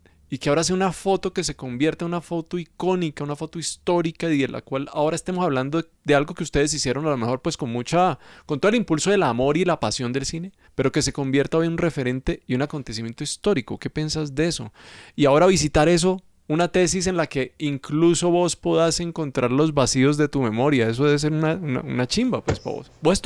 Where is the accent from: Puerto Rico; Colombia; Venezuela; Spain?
Colombia; Cali, Valle del Cauca; accent: rolo; yo soy caleño, con un acento rolo muy marcado, pero pues yo me acuerdo de chiquito las colas para hacer cine, y las colas para entrar al San Fernando.